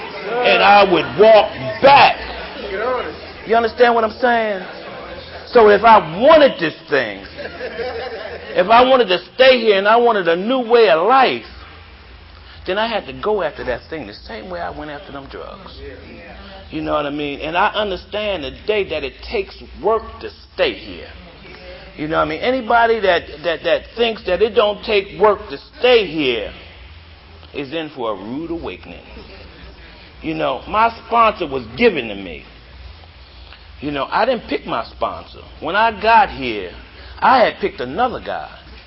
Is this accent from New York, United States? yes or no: no; Philadelphia, Pennsylvania, United States; now in Maryland, United States; and I'm from Philadelphia, but I live in Maryland.